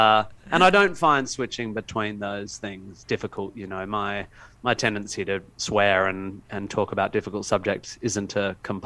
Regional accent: Perth, Western Australia, Australia; also born or lived in Melbourne / London / Laos; I'm in Sydney now. I grew up in Perth, moved to Melbourne, lived in London for many years, lived in LA.

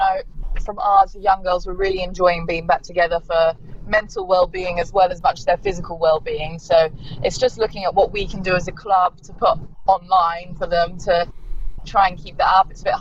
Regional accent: South East England, United Kingdom; now in Surrey, United Kingdom; I'm from Hampshire myself, but now based in Surrey, so same area really

